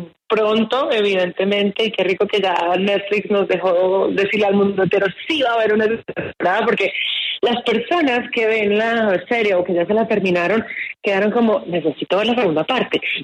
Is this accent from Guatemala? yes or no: no; Colombia; moved away as an adult; also born or lived in Mexico / United States; siendo colombiana, yo a más de 7 años trabajando por fuera en México y en Estados Unidos, y yo tenía muchas ganas de regresar a mi país